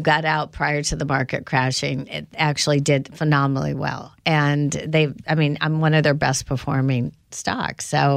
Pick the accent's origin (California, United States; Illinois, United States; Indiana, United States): Indiana, United States; And then growing up in Indiana— it's not unusual for, we all had, dirt bikes